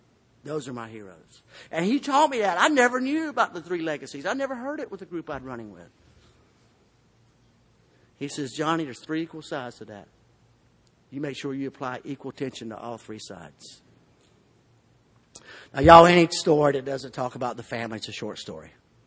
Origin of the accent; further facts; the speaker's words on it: Lawley, Florida, United States; So we went to my hometown, Lawley, Florida, and we started our own meeting.